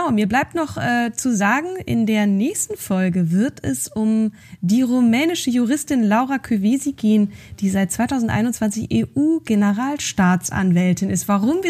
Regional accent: Northern Germany, Germany; Ich komme ja eigentlich eher aus dem Norden, aber ich liebe es halt sehr.

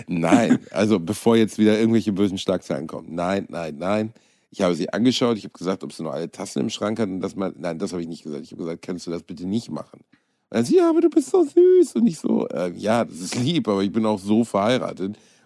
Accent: Gelsenkirchen, North Rhine-Westphalia, Germany; Da haben wir doch Bratwurst und Baklava in Gelsenkirchen, meiner Heimatstadt, gespielt.

